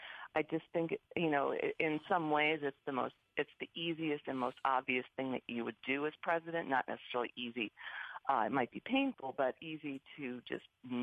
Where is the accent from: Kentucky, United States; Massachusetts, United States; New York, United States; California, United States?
New York, United States; New York City; And it was particularly disturbing, you know, as a New Yorker to find out the president hadn't called Governor Cuomo or Mayor de Blasio.